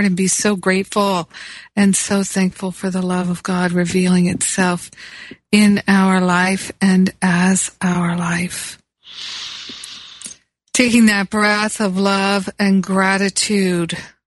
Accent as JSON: {"language": "English", "town": "Los Angeles", "region": "California", "country": "United States", "tie": "born or raised there", "said": "So it's morning now on the East Coast here, as it is in my hometown of Los Angeles."}